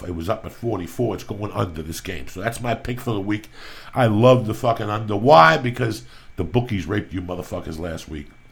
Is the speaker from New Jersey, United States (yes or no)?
yes; New Jersey, United States; I'm from Jersey, but bad boy of Jersey. I don't say nothing about Jersey.